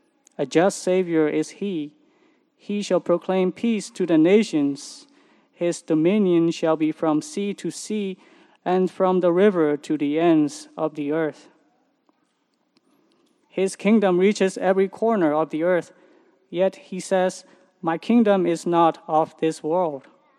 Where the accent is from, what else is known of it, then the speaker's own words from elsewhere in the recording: Myanmar; Growing up in Myanmar, my understanding of kings was limited. In school, we learned about the many things of Burma, many kings of Burma in history class.